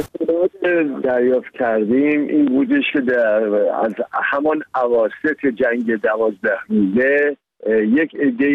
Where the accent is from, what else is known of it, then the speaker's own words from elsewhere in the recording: Iran; شخص من و هزاران یهودی ایرانی که خارج از ایران هستیم